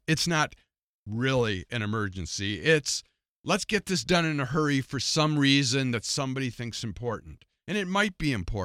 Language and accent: English; South Dakota, United States; It's their right as an American, as a South Dakotan.